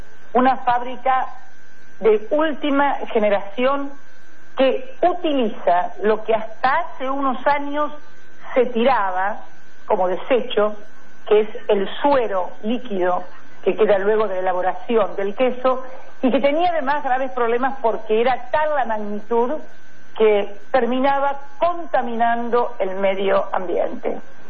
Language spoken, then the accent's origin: Spanish; Argentina; comparado con los escasos 40 millones que somos los argentinos